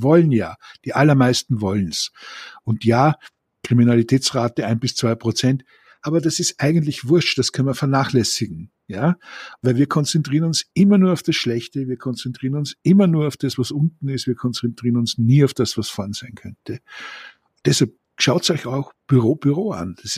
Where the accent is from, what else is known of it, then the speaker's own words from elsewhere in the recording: Austria; born there; ich bin in Österreich geboren